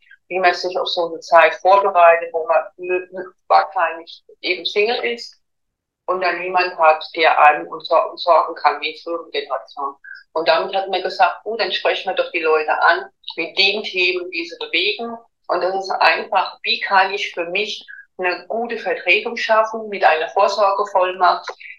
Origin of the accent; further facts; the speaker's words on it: Bad König, Hesse, Germany; Ja, mein Weg ist jetzt in Bad Nauheim gelandet. Das ist kein Zufall, aber ich komme aus dem Odenwald und auch aus Bad König.